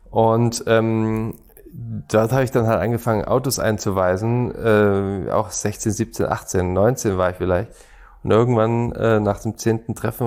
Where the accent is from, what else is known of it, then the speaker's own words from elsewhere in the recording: Stuttgart, Baden-Württemberg, Germany; Ich bin eher gebürtiger Stuttgarter